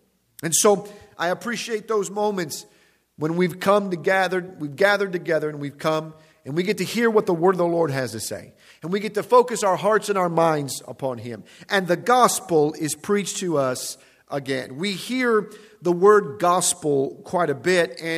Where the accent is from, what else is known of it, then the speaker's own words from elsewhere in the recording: Chicago, Illinois, United States; I was talking with some friends over the weekend about growing up in Pentecostal churches on the south side of Chicago, and it's rowdy churches.